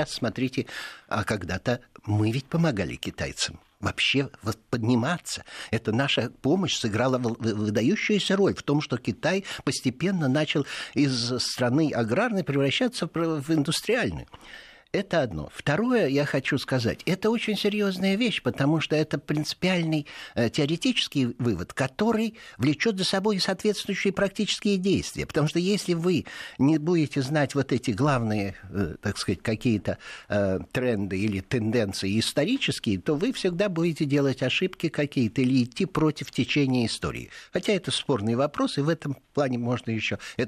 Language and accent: Russian; Irkutsk, Irkutsk Oblast, Russia; как лететь до Иркутска, моего родного города